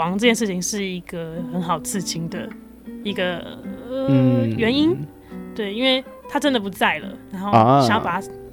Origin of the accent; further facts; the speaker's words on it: Keelung, Taiwan; 外婆是基隆人，所以我小时候是在基隆暖暖长大的。